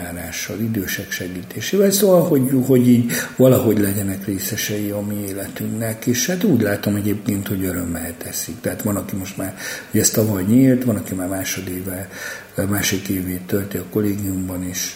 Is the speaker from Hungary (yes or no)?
yes; Salgótarján, Nógrád, Hungary; ahol én felnőttem, Salgótarjánban nem volt rabbi, de még kántor sem